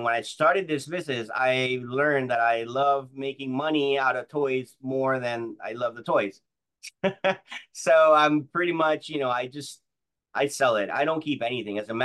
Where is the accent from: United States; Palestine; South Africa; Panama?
Panama; English is a second language; So I am from Panama, Central America. I live in Panama. I'm down here. It's a challenge, to say the least. I'm from down here.